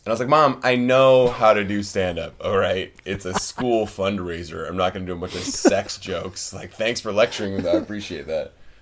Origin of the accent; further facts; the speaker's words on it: Whidbey Island, Washington, United States; Yeah, I grew up on Whidbey Island on a farm.